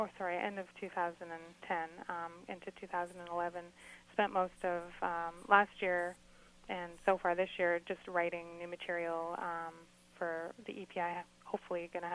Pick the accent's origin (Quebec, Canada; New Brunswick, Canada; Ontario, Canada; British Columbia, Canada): Ontario, Canada; Toronto; growing up in Scarborough, which is, you know, a hop, skip, and a jump to downtown Toronto